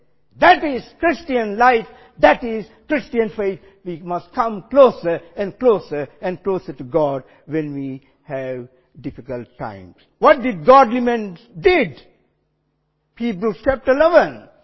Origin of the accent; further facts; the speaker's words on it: Sri Lanka; I come from Sri Lanka. In Sri Lanka, if someone is going on the road up and down without knowing where he was going, people will call him nut loose.